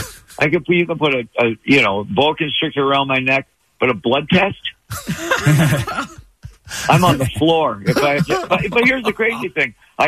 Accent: Detroit, Michigan, United States; let's write all the songs here in Detroit about Detroit, because it's my hometown

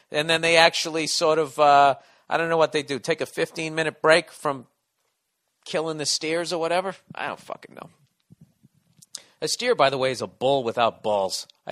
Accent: the South, United States; What are you asking me? Because I'm from the South?

